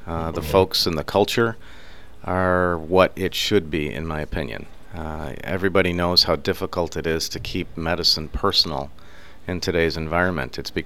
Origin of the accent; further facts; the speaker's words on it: Mundelein, Illinois, United States; No, I'm from Mundelein.